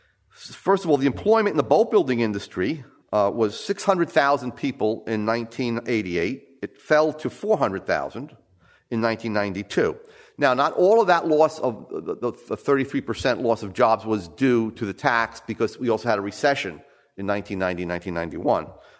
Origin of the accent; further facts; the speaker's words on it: New Jersey, United States; Now, I come from New Jersey